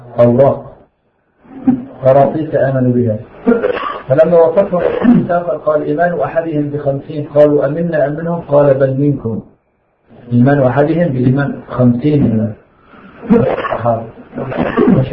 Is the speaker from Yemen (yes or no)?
no; Syria; أهل الشام إحنا نبي.